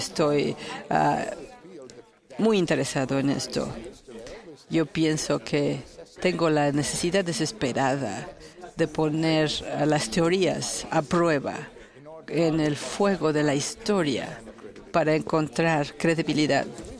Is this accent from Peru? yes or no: no; Italy; Soy italiano, hay que entender eso.